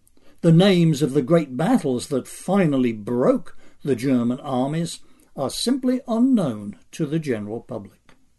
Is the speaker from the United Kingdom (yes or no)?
yes; England, United Kingdom; born there; you might want to discount some of that for the fact of my being an Englishman by birth.